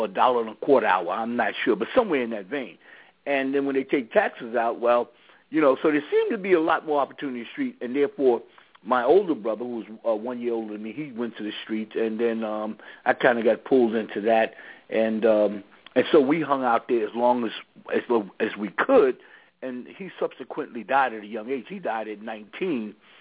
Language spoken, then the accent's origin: English; New York City, New York, United States; Well, I grew up in Harlem